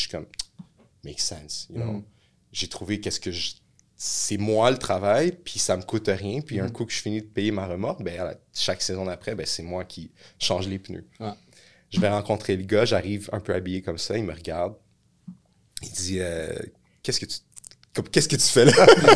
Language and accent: French; Laval, Quebec, Canada; Je suis d'origine haïtienne. Première génération d'immigrants étaient mes parents. J'ai grandi à Laval.